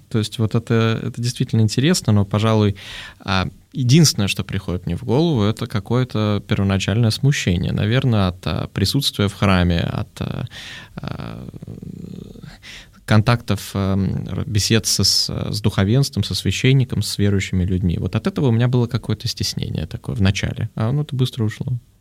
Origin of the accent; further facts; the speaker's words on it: Moscow, Russia; also born or lived in Europe; Я из Москвы, и для меня никогда не стоял, хоть я, в общем, в Европе прожил 9 лет, для меня никогда не стояло вопроса, вернусь я в Москву или не вернусь. Москва — это мой дом, а Россия — это мой дом